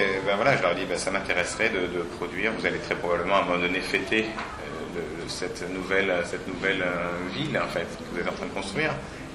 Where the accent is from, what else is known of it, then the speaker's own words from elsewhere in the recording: France; en tant que Français, d'aller à 1h30 au nord de New York